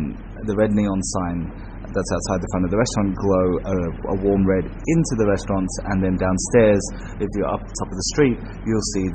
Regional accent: Sydney, New South Wales, Australia; now in Melbourne, Australia; I'm originally from Sydney, so moving to Melbourne to open this restaurant

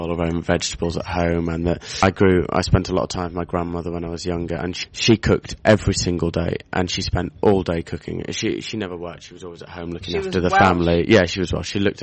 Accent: Wales, United Kingdom; I'm from North Wales, so just over the border from Chester and Liverpool.

